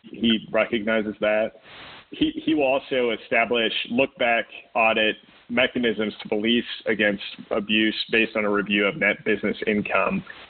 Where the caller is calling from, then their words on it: Iowa, United States; I'm calling in from Northeast Iowa